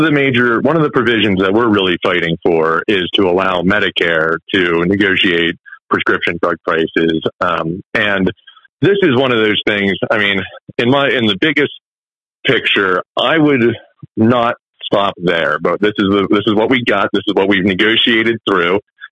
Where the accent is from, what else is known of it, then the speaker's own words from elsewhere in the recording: Wheeling, West Virginia, United States; also born or lived in Washington, D.C.; I'm from Wheeling, West Virginia. I moved to Jefferson County a few years ago after working in D.C. and living in D.C. for about a decade.